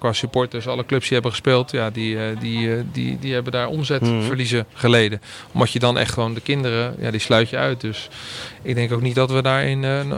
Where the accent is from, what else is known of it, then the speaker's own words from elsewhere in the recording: Randstad, Netherlands; now in Groningen, Netherlands; Nou, ik merk wel verschil ten opzichte van de Randstad waar ik vandaan kom.